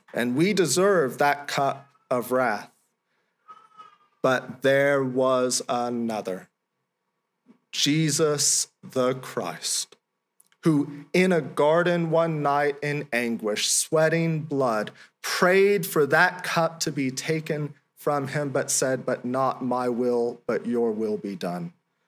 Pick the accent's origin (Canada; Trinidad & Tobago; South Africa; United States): United States; Florida; You know, growing up in Florida, every fall and summer, nearly almost every day, in those seasons, it would pour down with rain.